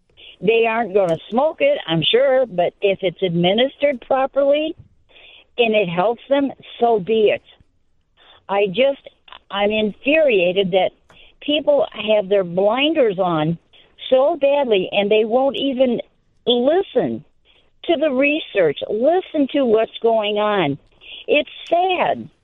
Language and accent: English; Michigan, United States; I am from Michigan, and I'm told that there will soon be a way to put the proposal on the state ballot